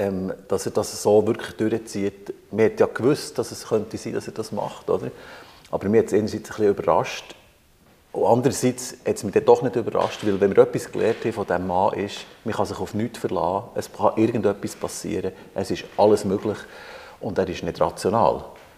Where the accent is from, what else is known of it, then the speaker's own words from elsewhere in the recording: Bern, Switzerland; ich bin aus dem Berner Oberland, das ist jetzt nicht der Industriestandort par excellence, aber gerade Frutigen, wo wir sind